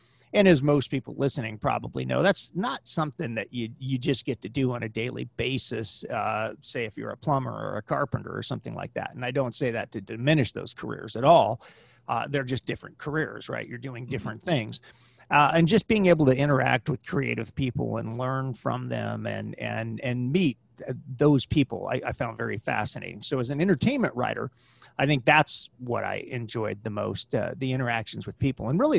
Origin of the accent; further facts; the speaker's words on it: Oroville, California, United States; I started out at my in the newspaper business at my hometown paper, the Oroville Mercury Register.